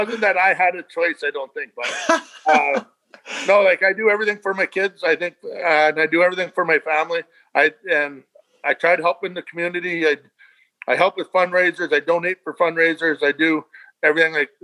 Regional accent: Chetwynd, British Columbia, Canada; So growing up in Chetwynd, I was related to everyone. It's a very small town

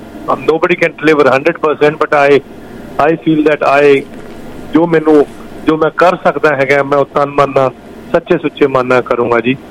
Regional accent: Punjab, India; now in Canada; ਮੈਂ ਪੰਜਾਬ ਦਾ ਜੰਮਪਲ ਹੈ ਜੀ.

